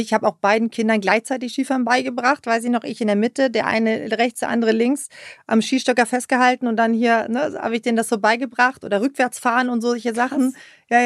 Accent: Oslo, Norway; also born or lived in Taiwan / England; now in Germany; Mama ist Norwegerin, Papa ist Deutscher, aber wir sind, genau, aber wir sind in Norwegen aufgewachsen.

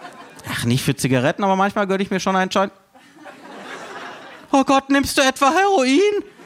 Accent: Freiburg, Baden-Württemberg, Germany; meiner Heimatstadt Freiburg

